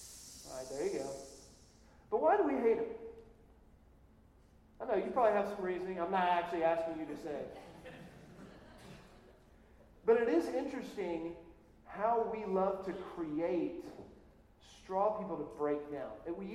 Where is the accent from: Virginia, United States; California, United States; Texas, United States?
Texas, United States; Dallas; I'm from Dallas originally, grew up there. So I'm a massive Cowboy fan.